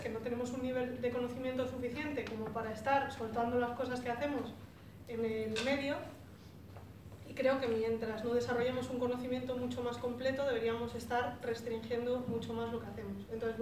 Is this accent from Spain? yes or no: yes; Cantabria, Spain; vengo de Cantabria